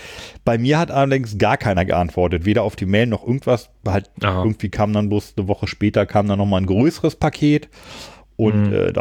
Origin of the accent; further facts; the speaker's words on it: Großburgwedel, Lower Saxony, Germany; ich komme ja aus Großburg-Wehl, was ja wirklich zu der Zeit noch ein sehr, sehr kleines Kaff war. Mittlerweile gilt es offiziell als Kleinstadt, weil es irgendwie die 10.000 überschritten hat.